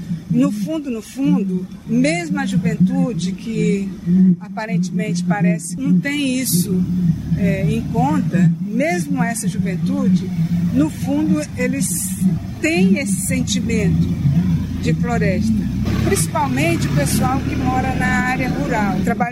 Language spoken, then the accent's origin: Portuguese; Sena Madureira, Acre, Brazil; Eu sou de Sena Madureira aqui do município.